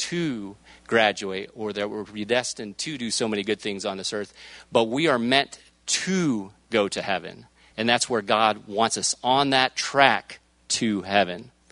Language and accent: English; Tampa, Florida, United States; I'm from the Gulf Coast. I'm from Tampa Bay area.